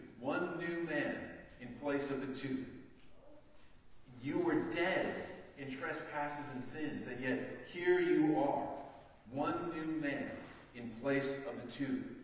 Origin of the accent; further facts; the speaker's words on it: California, United States; I grew up on the West Coast as a teenager in California.